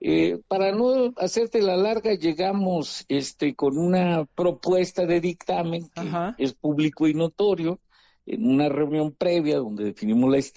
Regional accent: Veracruz, Mexico; aunque soy de Veracruz, pero no soy de Catemaco

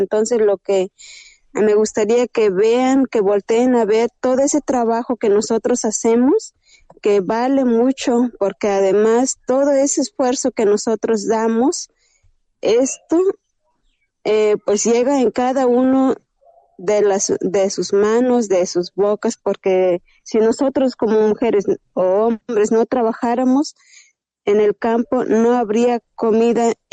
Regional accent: Xilitla, San Luis Potosí, Mexico; first language Nahuatl; yo soy, sí, de Gilitla, San Luis Potosí. Soy de Elegido el Cristiano, uno de los más grandes territorialmente aquí en Gilitla, en la Huasteca. Y cuenta con 14,000 habitantes, somos hablantes náhuatl.

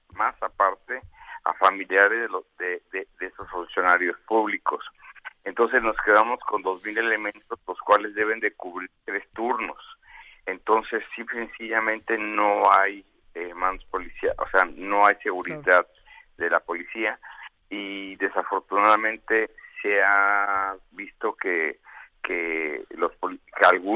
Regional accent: Mexico; que siempre ha sido uno de los que más respetamos como mexicanos

